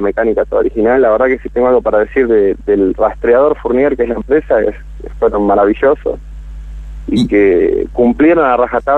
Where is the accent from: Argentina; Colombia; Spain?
Argentina; Buenos Aires; moved away as an adult; also born or lived in Pedro Luro; yo soy de Almagro, nací en Capital Federal toda mi vida hasta los 25 años. Cuando tuve la oportunidad y se dio, nos fuimos a Pedro Luro, el sur total de la provincia de Buenos Aires.